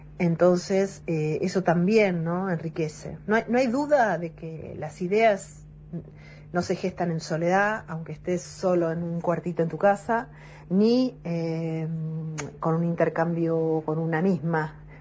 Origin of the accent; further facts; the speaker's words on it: Bahía Blanca, Buenos Aires Province, Argentina; moved away; Cuando me fui de Bahía Blanca, después, digamos, tomé conciencia de todo lo que implicaba ser bahiense, pertenecer a un lugar de llanura, cuando estuve viviendo acá.